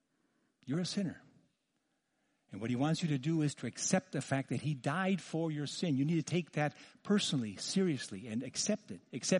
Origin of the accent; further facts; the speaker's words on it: Mexico City, Mexico; when I grew up in Mexico City, and I remember they'd have these parades and Easter week